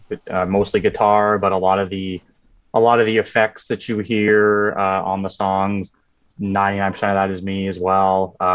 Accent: Toronto, Ontario, Canada; also born or lived in Winnipeg; So I'm born and raised in Toronto. I lived in Winnipeg.

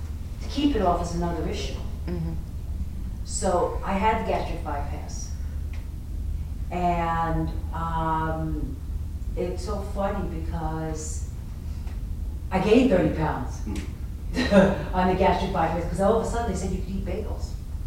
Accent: Bronx, New York, United States; from the Bronx.

